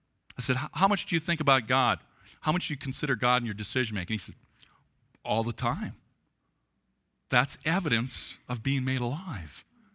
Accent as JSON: {"language": "English", "country": "United States", "said": "I'm a good person. I eat apple pie. I'm an American. I salute the flag. I love the Green Bay Packers."}